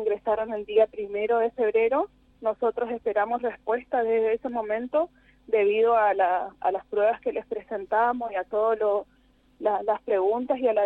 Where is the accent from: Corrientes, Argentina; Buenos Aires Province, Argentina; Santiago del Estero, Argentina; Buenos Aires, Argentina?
Corrientes, Argentina; Alvear; Acaba de ser en Alvear. Bien. Porque nosotros somos de Alvear.